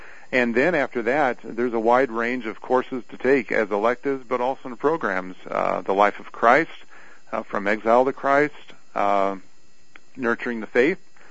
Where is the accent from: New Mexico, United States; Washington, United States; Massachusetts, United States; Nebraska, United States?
Nebraska, United States; Seward; Now, I'm from Seward, Nebraska, where we're the 4th of July city, and we love our fireworks